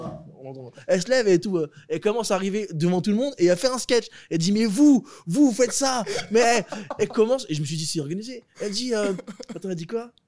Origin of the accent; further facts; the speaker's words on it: Algeria; je suis algérien, d'origine algérienne marocaine.